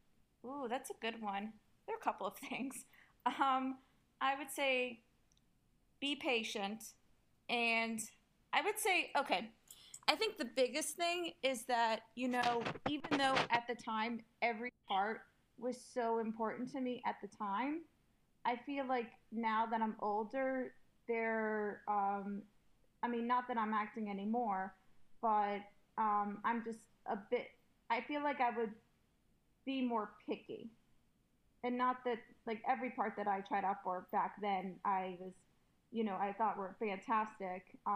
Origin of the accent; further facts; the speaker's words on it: Atlanta, Georgia, United States; So I got into it because growing up, I grew up in Atlanta, and my mom would take me to see shows at the local theater there